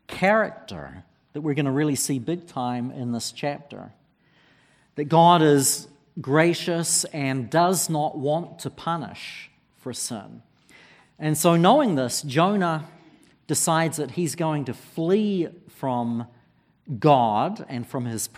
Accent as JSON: {"language": "English", "country": "New Zealand", "said": "in my home country of New Zealand."}